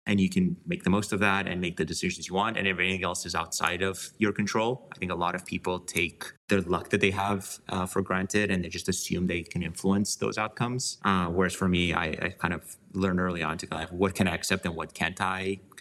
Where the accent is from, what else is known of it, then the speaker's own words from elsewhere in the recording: Bucharest, Romania; moved away as an adult; now in United States; So for context, I grew up in Romania, in Bucharest. I moved to the US when I was 18, coming in for college.